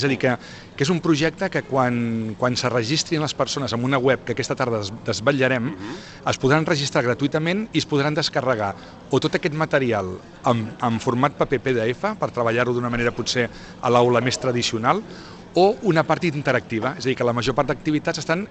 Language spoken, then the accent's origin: Catalan; Tarragona, Catalonia, Spain; Jo recordo de petit aquí a Tarragona